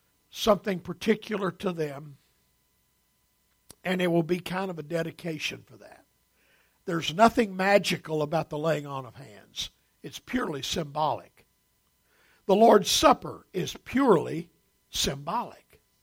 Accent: Josephine, Texas, United States; When we grew up out in Josephine, Texas, we had three pair of shoes.

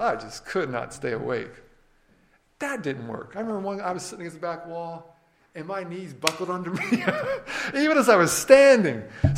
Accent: the South, United States; because I grew up in the South, where you walked into church and it was was pretty lively, right?

